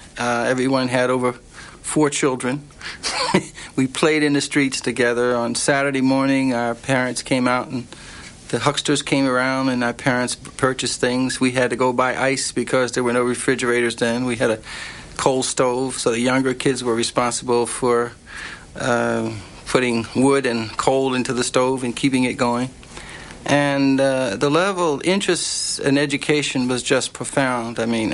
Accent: Philadelphia, Pennsylvania, United States; born or raised there

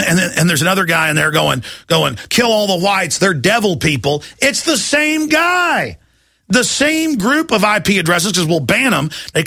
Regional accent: Dallas, Texas, United States; I grew up in Dallas where I'd be on the weekend playing basketball, you know, with some of my black friends from the football team.

